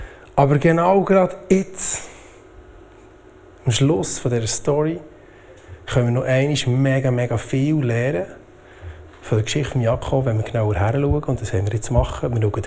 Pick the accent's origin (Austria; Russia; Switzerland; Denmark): Switzerland; ich weiss, wir sind Schweizer.